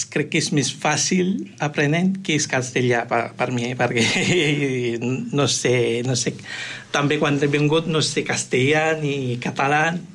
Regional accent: Philippines; Catalan is a second language; now in Barcelona, Spain; jo soc de Filipines, de Filipí, i vinc aquí fa 14 anys.

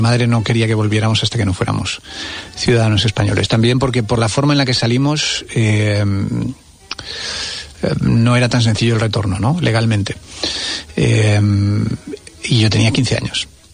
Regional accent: Argentina; yo siempre he mantenido el empeño de no romper el vínculo con mi país de origen, ¿no? De mantener mi identificación con Argentina, mi argentinidad, mi vínculo con mis raíces

